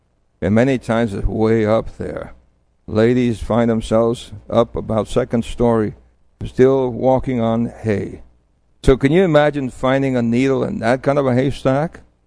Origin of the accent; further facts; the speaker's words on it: New York City, New York, United States; For I grew up in New York City, and we didn't know what a haystack was.